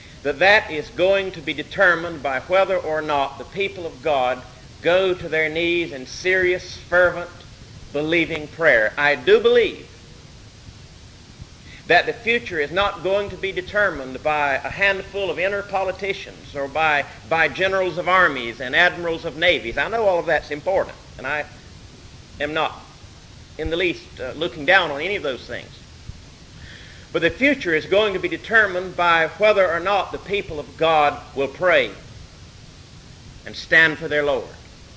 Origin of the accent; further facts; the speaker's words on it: the South, United States; accent: Southern Confederate English; though you'd never know it from my accent, but I hope you'll be able to understand Southern Confederate English, not Yankee English